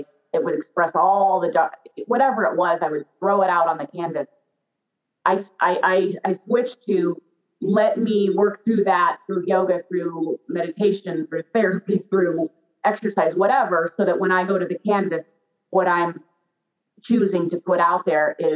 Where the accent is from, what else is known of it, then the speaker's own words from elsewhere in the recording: Iowa, United States; now in Los Angeles, United States; It's been my guiding light since I grew up in Iowa in the middle of the United States. And been able to travel. I live in Los Angeles now